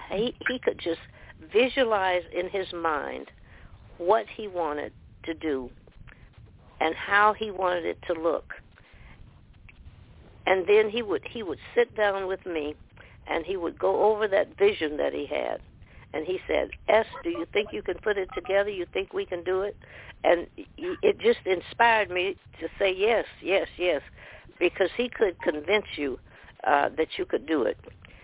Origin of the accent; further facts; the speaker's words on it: Arkansas, United States; now in Washington State, United States; We both came to Washington State in 1946. He came from Louisiana, I came from Arkansas.